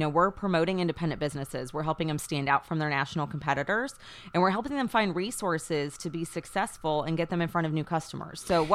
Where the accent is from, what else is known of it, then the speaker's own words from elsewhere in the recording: Irvington, Indiana, United States; So I grew up in Irvington on the east side.